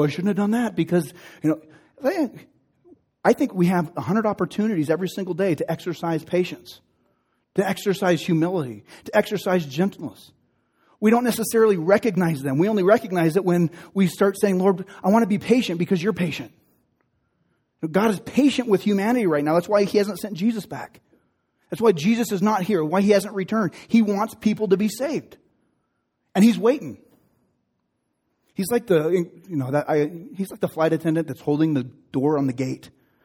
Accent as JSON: {"language": "English", "town": "Reno", "region": "Nevada", "country": "United States", "said": "They will say stuff, you're from Reno. Oh, Reno, that's such a hard place."}